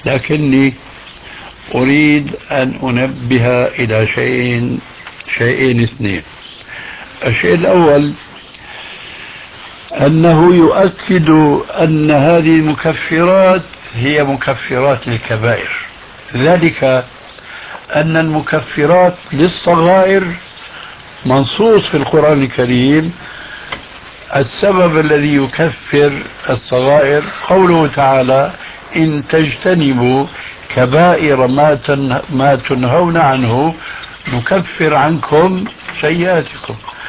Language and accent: Arabic; Syria; وكما يقول عندنا في سوريا: نحط رجلنا بقى مي باردة